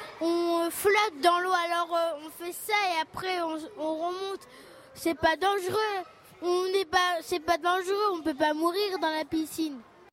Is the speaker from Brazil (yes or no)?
yes; Brazil; French is a second language; J'aime bien aller beaucoup dans l'eau parce que moi, je suis brésilienne.